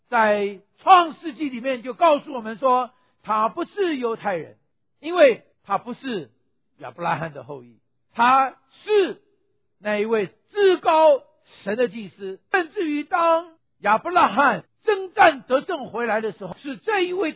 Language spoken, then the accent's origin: Chinese; Taiwan; now in United States; 我们在台湾的时候，我们是外省人；到了美国，我是外国人；回到了大陆，我是台胞。